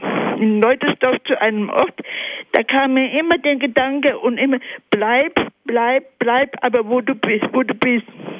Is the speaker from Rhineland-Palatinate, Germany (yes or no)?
yes; Koblenz, Rhineland-Palatinate, Germany; born there; Also ich bin geboren in Koblenz